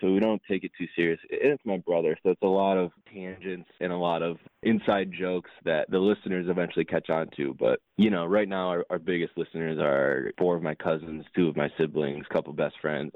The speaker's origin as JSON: {"language": "English", "town": "Chicago", "region": "Illinois", "country": "United States", "also_born_or_lived": "Michigan", "said": "oh, I'm from Chicago, I'm from Michigan. You don't hear that a lot."}